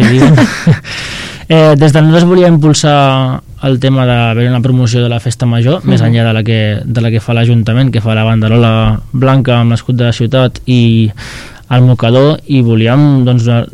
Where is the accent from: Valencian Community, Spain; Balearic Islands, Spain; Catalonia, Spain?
Catalonia, Spain; El Prat de Llobregat; Al final és estar orgullós de, ostres, soc del Prat i el Prat té aquesta festa major.